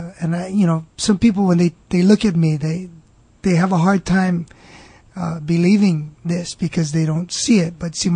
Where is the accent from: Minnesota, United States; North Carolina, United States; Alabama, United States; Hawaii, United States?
Hawaii, United States; Well, I'm a local boy. I grew up here in Hawaii. Grew up right here in my early days. It was in Mauna Loa, Mauna Loa Gardens.